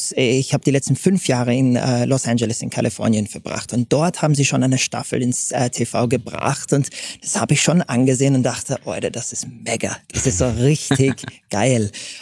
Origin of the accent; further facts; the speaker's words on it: England, United Kingdom; born there; German is a second language; das war also als gebürtige Engländer ohne deutschsprachige Wurzeln, das nochmal ins Kasten zu bringen, war schon richtig hart